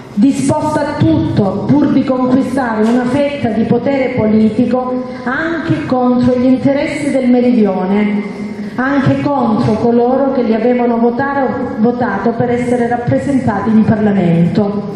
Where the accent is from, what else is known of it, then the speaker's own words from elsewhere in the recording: Calabria, Italy; io sono della Locride e li ho subiti in famiglia